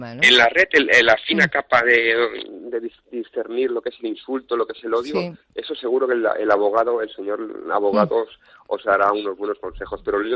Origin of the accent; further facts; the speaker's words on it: Barcelona, Catalonia, Spain; born there; yo vivo en Barcelona, soy nacido en Barcelona, y aquí en Cataluña